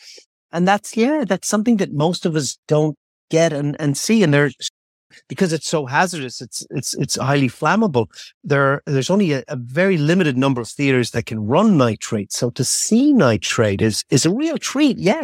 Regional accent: Ireland; I grew up in Ireland and just that film culture didn't really exist there.

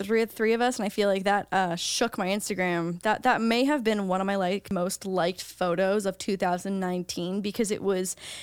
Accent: Canada; As a Canadian, I unfortunately cannot

